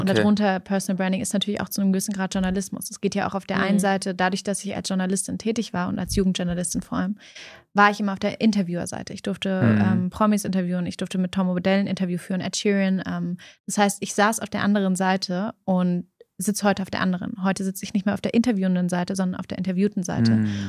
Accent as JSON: {"language": "German", "region": "Berlin", "country": "Germany", "tie": "born there", "said": "Ich bin gebürtige Berlinerin"}